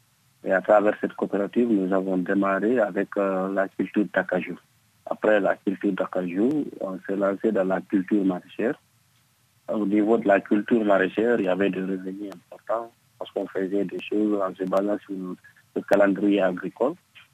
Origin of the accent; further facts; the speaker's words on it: Guinea; je voyais que trouver le marché d'emploi n'était pas chose aisée chez nous, en Guinée.